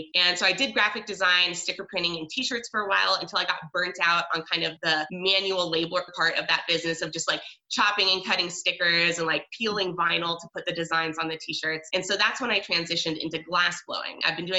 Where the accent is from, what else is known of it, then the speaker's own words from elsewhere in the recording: Seattle, Washington, United States; now in Spokane, United States; currently live in Spokane, Washington, so I didn't go too far away, but spent most of my childhood growing up in Seattle